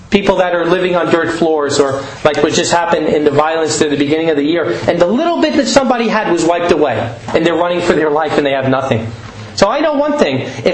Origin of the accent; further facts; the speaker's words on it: United States; She was from Austria, I'm from the States, and Yahweh can bring in the strangest of places.